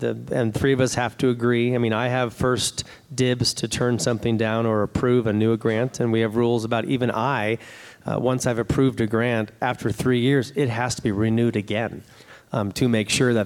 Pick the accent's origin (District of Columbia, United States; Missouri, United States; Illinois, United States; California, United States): District of Columbia, United States; Washington; Now, I'm from Washington, D.C., so billions of dollars is a chocolate bar, so it's not a big deal.